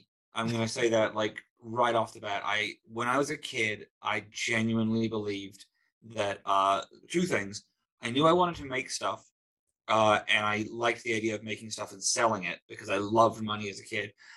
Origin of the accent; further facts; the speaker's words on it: New Zealand; I'm from New Zealand, so you start kindergarten when you're four.